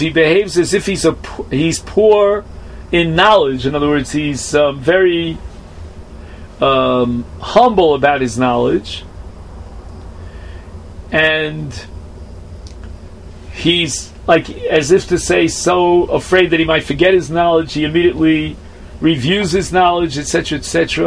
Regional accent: Brooklyn, New York, United States; when I was a youngster, growing up in Flatbush in Brooklyn, there was a major yeshiva there called Chaim Berlin.

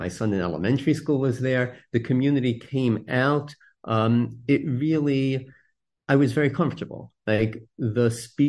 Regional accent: Baltimore, Maryland, United States; born there; I was born in Baltimore.

